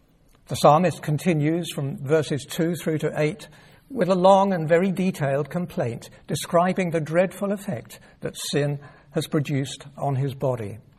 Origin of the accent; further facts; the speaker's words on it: Dorking, South East England, United Kingdom; when I was growing up in Dorking. We had a coal fire and a coal boiler in the kitchen.